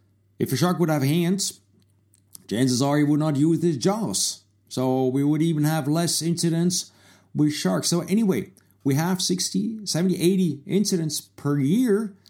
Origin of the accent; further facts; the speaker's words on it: Switzerland; I'm originally from Switzerland.